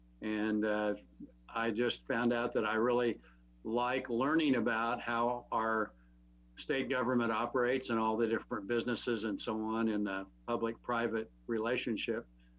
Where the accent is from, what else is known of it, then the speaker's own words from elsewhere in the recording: Kansas, United States; now in Manhattan, United States; Well, I grew up in Western Kansas, and I've been in Manhattan over 50 years, came to K-State.